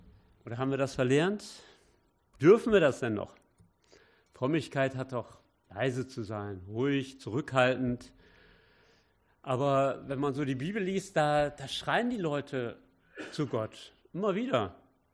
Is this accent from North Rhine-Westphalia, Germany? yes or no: yes; Wittenbüren, North Rhine-Westphalia, Germany; Und wir kommen aus Wittenbüren. Das liegt ja so am nördlichsten Zipfel von Nordrhein-Westfalen. Und ja, wir haben da auch eine Gemeinde.